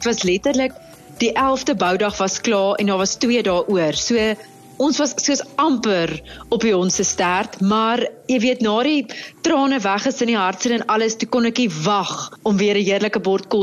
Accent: Bloemfontein, Free State, South Africa; ek is al 10 jaar in die Karoo en ek moet sê, ek kom van Bloemfontein af en my ouers is nou nog in Bloem, so ek verlang maar partykeer die stadsliggie

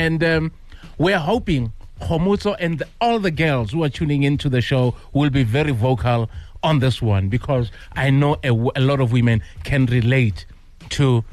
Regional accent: Meadowlands, Gauteng, South Africa; With me, growing up in Meadowlands, okay, that's where I was born.

